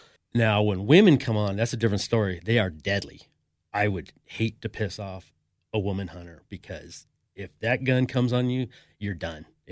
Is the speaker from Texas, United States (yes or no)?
no; Reno, Nevada, United States; So I was born and raised here in Reno. Went to UNR.